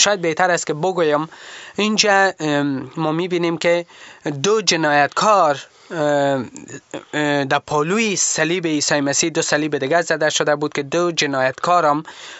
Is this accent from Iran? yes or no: no; Kabul, Afghanistan; من مربوط به کابل هستم، من بچه کابل هستم.